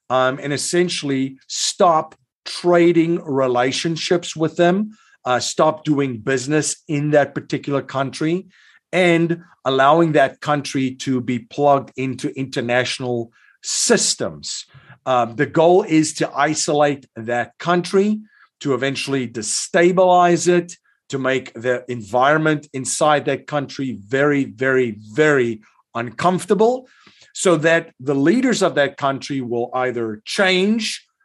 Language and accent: English; South Africa; I've experienced sanctions firsthand. I grew up in South Africa.